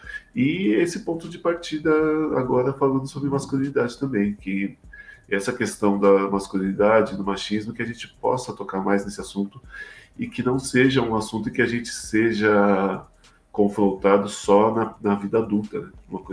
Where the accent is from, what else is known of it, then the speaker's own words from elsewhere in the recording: São Paulo, Brazil; eu sou de Perus, e eu vejo muito isso na quebrada